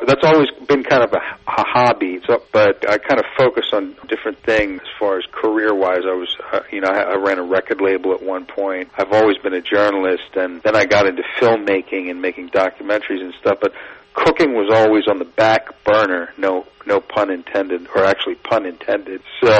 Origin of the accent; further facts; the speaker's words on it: East Coast, United States; also born or lived in Texas; I was born in Texas and pretty much raised on the East Coast.